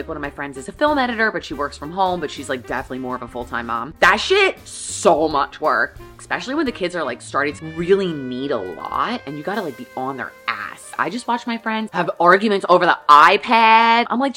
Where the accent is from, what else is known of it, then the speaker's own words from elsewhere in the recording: New York, United States; So growing up on Long Island, I grew up with a really suburban lifestyle.